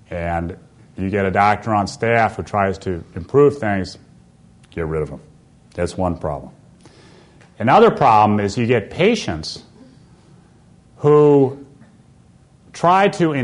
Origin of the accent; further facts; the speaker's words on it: New York, United States; Well, I spoke about how I'm from the New York area and how those buildings collapsed prematurely.